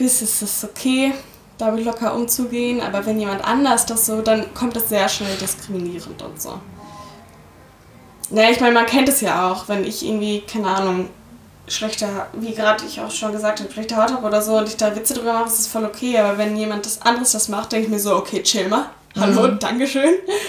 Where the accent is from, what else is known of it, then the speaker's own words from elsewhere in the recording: Germany; Dann war nur, ich bin Kartoffel, komplett durch und durch.